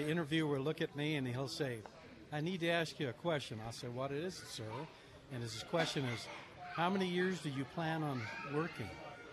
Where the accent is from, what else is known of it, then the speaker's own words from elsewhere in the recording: Oklahoma, United States; also born or lived in San Joaquin Valley, California; now in Carson City, United States; Moved from the central San Joaquin Valley near Bakersfield, and originally from Oklahoma.